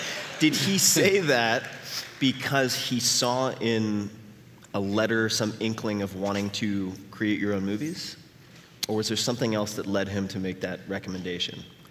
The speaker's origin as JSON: {"language": "English", "region": "New York", "country": "United States", "said": "I'm from Long Island. My brain doesn't move very quickly."}